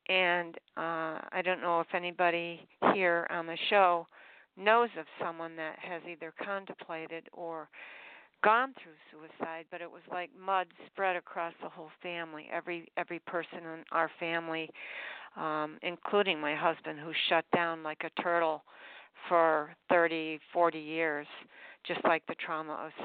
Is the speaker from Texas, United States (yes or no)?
yes; Longview, Texas, United States; she and I go way back to our teenage years, growing up in Longview, Texas, in high school together.